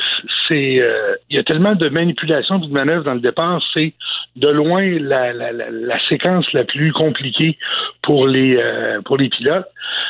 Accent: Trois-Rivières, Quebec, Canada; ses débuts chez nous à Trois-Rivières

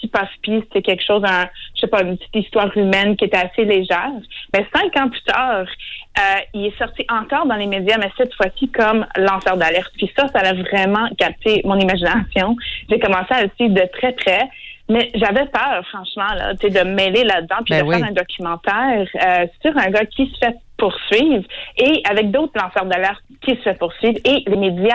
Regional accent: Welland, Ontario, Canada; moi, je suis une franco-ontarienne qui vient d'une petite ville en Ontario qui s'appelle Welland, qui est juste à côté de Niagara.

